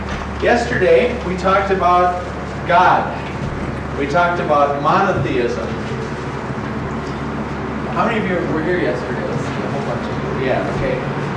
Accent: Seattle, Washington, United States; I'm from Seattle, and I am a Lutheran parish pastor there

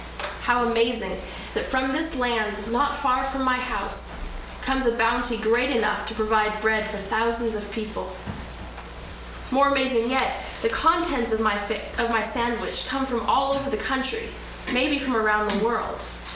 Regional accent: Spokane, Washington, United States; I'm from Spokane, Washington.

